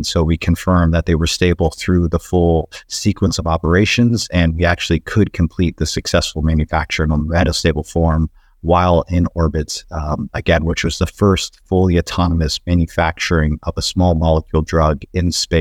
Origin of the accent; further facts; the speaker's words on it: Midwest, United States; I'm from the Midwest, and so my family is a fairly simple people